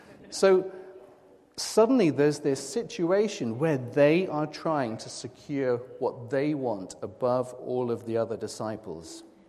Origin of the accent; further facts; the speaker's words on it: Newton Abbot, South West England, United Kingdom; I grew up in Newton Abbot as a child.